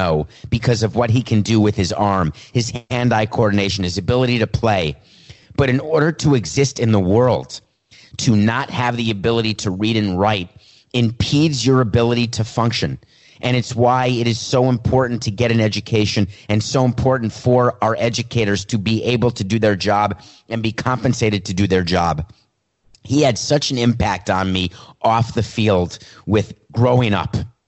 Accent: New York, United States; I grew up in New York.

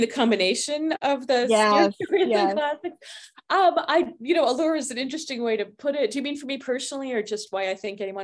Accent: Los Angeles, California, United States; because I grew up in Los Angeles in the 1960s and 70s

